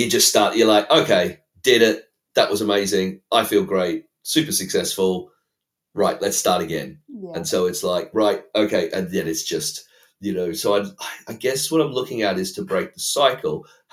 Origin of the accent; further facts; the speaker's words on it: Australia; But let's say because I am Australian